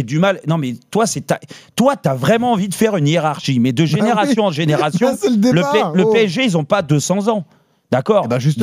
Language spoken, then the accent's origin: French; Paris, Île-de-France, France; moi, en tant que Parisien